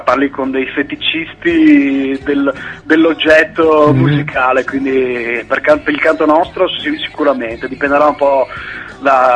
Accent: Padua, Veneto, Italy; anche se noi siamo di Padova

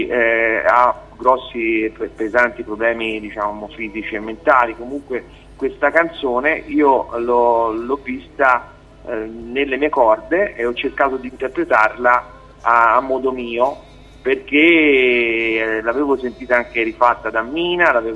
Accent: Poggibonsi, Tuscany, Italy; also born or lived in Naples; sono nato a Napoli e vivo da tanto tempo, ero piccolino in Toscana, a Poggibonsi, vicino a San Gimignano

